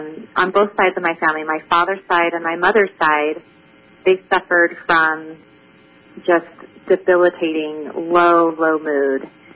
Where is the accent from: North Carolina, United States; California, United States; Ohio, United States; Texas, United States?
California, United States; San Jose; I remember I grew up in San Jose, California, and I just so happened to go to a high school